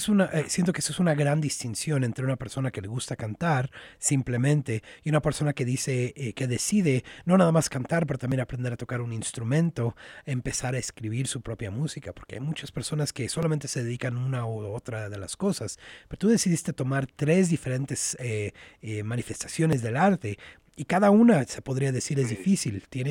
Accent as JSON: {"language": "Spanish", "country": "United States", "tie": "born or raised there", "said": "yo nací en Estados Unidos y viví la mayor parte de mi vida, he vivido la mayor parte de mi vida en Estados Unidos, pero de joven yo no tenía esa conexión a México"}